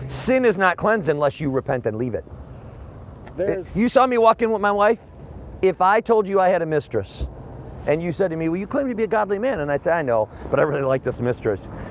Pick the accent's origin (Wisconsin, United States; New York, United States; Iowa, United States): Wisconsin, United States; New Lisbon; About an hour north of Madison. New Lisbon, Mauston.